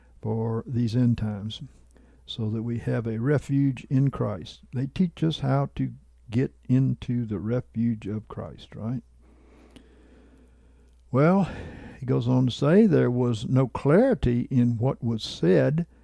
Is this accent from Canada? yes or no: no; Australia; In real life, I am Australian and live in Australia